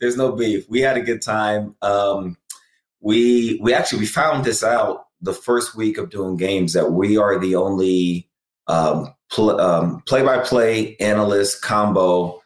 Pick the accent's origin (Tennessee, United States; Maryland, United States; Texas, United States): Texas, United States; Houston; And the reason I did it was because I grew up in Houston, Texas.